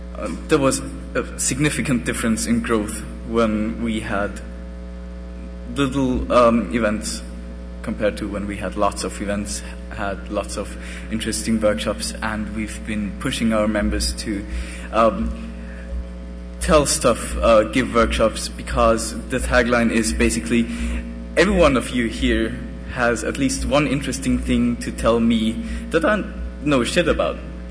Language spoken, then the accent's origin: English; Vienna, Austria; I'm from Vienna, so I'm jet-lagged.